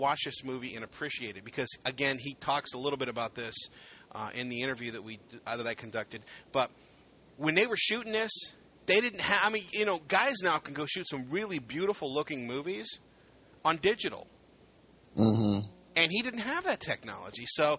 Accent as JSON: {"language": "English", "region": "Ohio", "country": "United States", "said": "I'm from Ohio. I'm actually about 25 minutes, 30 minutes away from Akron."}